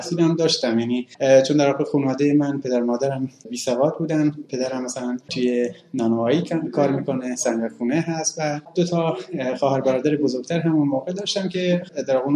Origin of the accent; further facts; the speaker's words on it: Sanandaj, Kurdistan, Iran; born there; من در سال 1370 در شهر سنندج استان گردستان به دنیا اومدم و تحصیلات ابتدایی رو در یک مدرسه عادی در شهر سنندج طی کردم